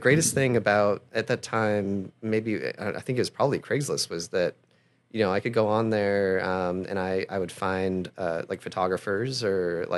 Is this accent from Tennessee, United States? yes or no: no; North Attleboro, Massachusetts, United States; I grew up in North Attleboro.